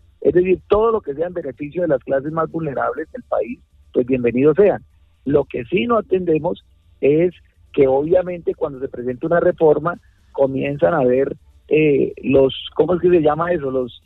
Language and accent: Spanish; Guaviare, Colombia; enamorado de mi Guaviare, de mi pueblo